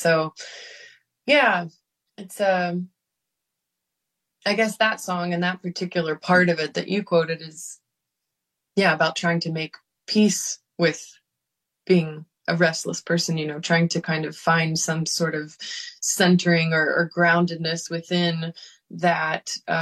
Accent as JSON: {"language": "English", "town": "Memphis", "region": "Tennessee", "country": "United States", "tie": "born or raised there", "moved": "as an adult", "said": "like I grew up in Memphis. I lived here till I was 18, and I've not moved back"}